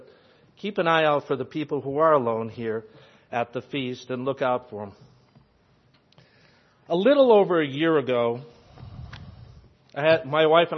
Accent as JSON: {"language": "English", "town": "Los Angeles", "region": "California", "country": "United States", "said": "As was mentioned, I'm from the Los Angeles area."}